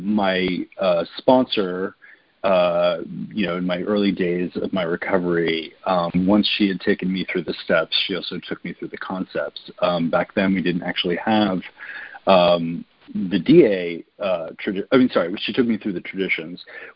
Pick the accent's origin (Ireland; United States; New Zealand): United States; New York City, New York; I come from New York City.